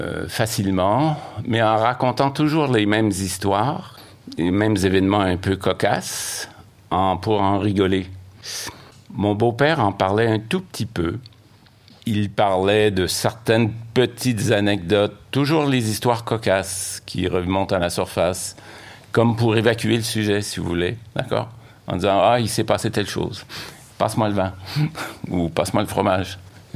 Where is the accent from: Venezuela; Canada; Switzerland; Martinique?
Canada; Quebec; born there; Je suis né au Québec.